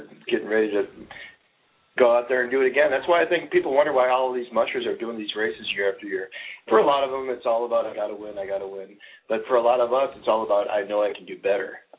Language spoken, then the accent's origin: English; Chattanooga, Tennessee, United States; born there; I was born in Chattanooga, and it's just something about the south that I love.